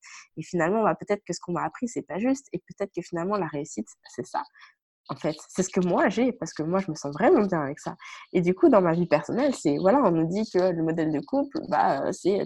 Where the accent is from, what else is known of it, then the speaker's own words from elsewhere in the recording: France; also born or lived in Canada; je suis française, mais en même temps, la France, c'est pourtant mon pays parce que bah, le fait d'avoir habité au Canada, peut-être d'être au Mexique